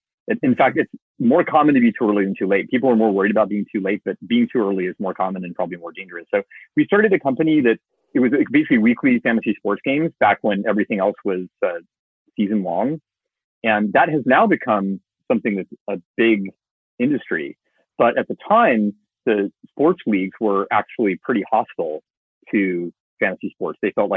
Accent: California, United States; I grew up in Southern California, so it was nice to be back home.

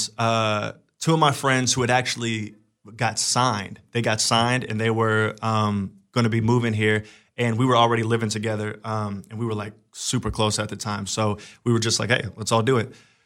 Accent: Anna, Illinois, United States; also born or lived in St. Louis, Missouri; So I was born in St. Louis, Missouri, but at a very young age, my parents moved me to very small towns outside of it, Missouri and Illinois. And so I spent a lot of time in growing up in a town called Anna, Illinois.

